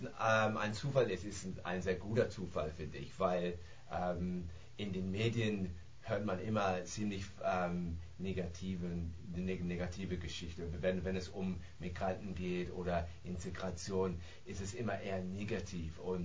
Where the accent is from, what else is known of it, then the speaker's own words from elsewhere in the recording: Germany; born there; also born or lived in United Kingdom; Ja, also mein Vater ist aus Barbados, genau, ich bin hier in Deutschland geboren, meine Mutter ist deutsch, aber habe auch eine große meines Lebens in Großbritannien.